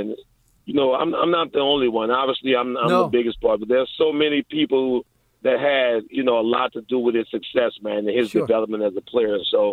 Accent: New Orleans, Louisiana, United States; I can truly say, even though I'm from New Orleans, and I think we have some pretty good ball in Louisiana

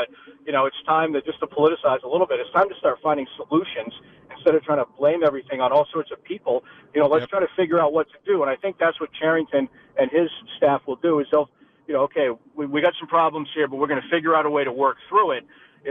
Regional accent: New Hampshire, United States; I mean, I'm a native New Englander myself. I grew up in New Hampshire.

